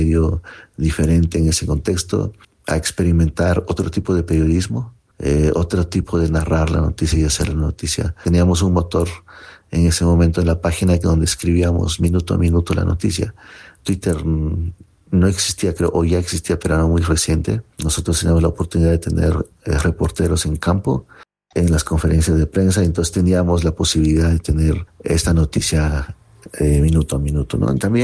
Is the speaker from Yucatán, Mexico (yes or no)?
no; Oaxaca, Mexico; soy zapoteco de la Sierra Norte de Oaxaca